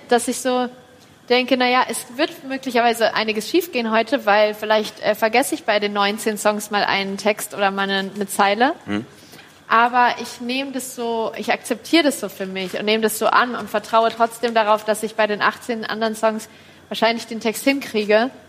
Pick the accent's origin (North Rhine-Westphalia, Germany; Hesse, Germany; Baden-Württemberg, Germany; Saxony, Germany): Hesse, Germany; Kassel; born there; In Kassel.